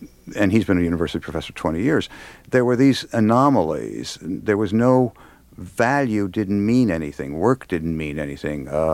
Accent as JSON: {"language": "English", "region": "New York", "country": "United States", "tie": "born or raised there", "said": "I grew up in New York."}